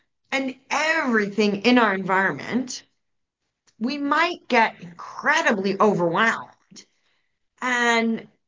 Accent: New York, United States; I grew up in New York, and there's lots of maps of the United States

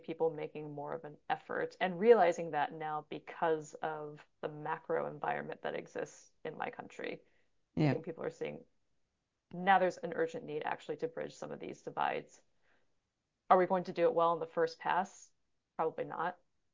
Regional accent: Arkansas, United States; in my home state of Arkansas. So if this is going to an international audience, people probably won't have any idea where that is, but it's where I grew up

